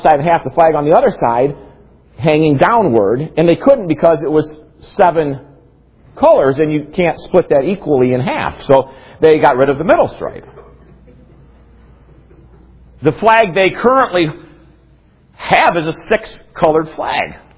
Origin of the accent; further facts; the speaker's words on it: United States; I'm an American second. Understand that I'm a Christian first.